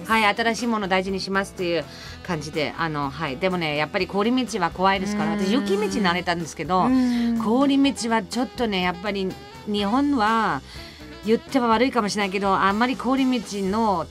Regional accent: southwest Germany, Germany; Japanese is a second language; うちの地元南ドイツの西だから、フランスで車であの1時間で

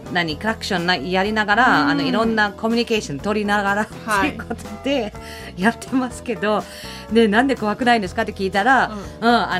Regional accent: Germany; Japanese is a second language

